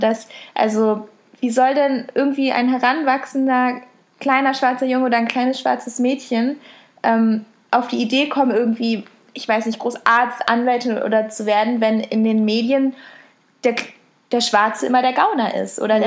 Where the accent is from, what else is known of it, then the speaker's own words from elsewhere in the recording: Berlin, Germany; Ach so, ja. Aus Schöneberg.